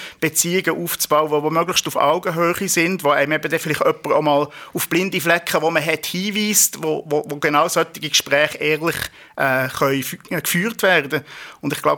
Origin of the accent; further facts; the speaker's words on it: Switzerland; ich bin auch noch einheimisch, ich bin auch noch gut gebildet, ich bin auch noch in der Mehrheitsreligion aufgewachsen hier in der Schweiz